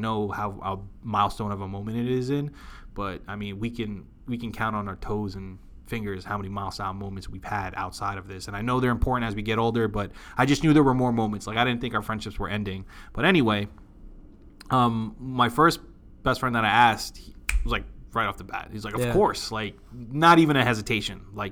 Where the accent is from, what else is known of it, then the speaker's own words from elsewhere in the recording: Philippines; Well, I'm Filipino.